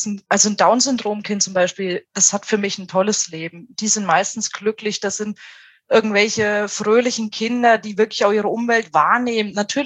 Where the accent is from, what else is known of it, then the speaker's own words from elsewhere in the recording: Thuringia, Germany; wir sind beide aus Thüringen